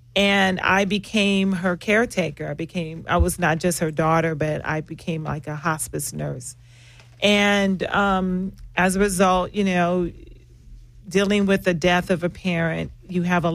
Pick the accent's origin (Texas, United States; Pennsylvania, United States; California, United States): California, United States; Los Angeles; I grew up in South Central and Watts.